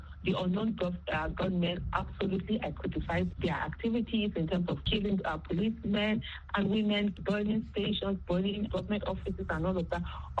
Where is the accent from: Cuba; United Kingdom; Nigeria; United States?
Nigeria; for me as a Nigerian